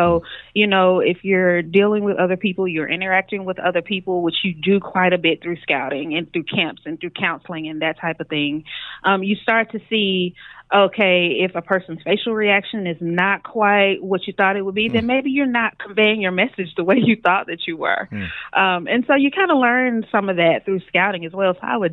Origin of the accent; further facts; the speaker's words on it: Shreveport, Louisiana, United States; So I grew up in Shreveport, Louisiana, born and raised, so I'm a Southern girl through and through.